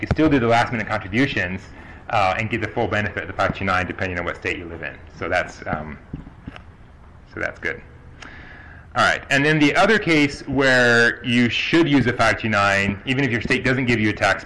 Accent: North Carolina, United States; I'm going to use California's plan instead of my home state of North Carolina.

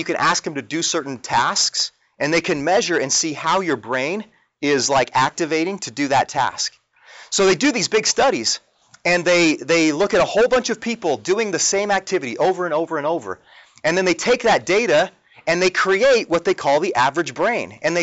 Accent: Utah, United States; And I grew up in Utah.

